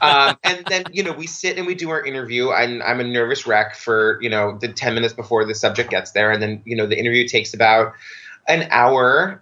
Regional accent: Massachusetts, United States; I grew up on Cape Cod in Massachusetts. It's so funny. People always think it's fancy.

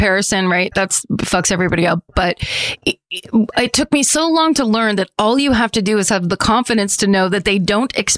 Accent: Ireland; well, anyway, I'm Irish, whatever, where it's like, get out.

